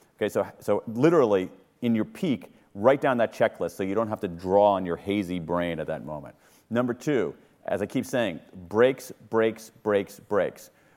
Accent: United States; when I remember being a little kid growing up in America in the 1970s

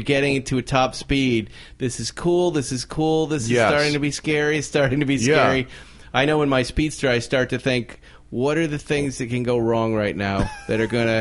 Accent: Cape Cod, Massachusetts, United States; I mean, I grew up in Cape Cod, kind of Massachusetts, mm-hmm.

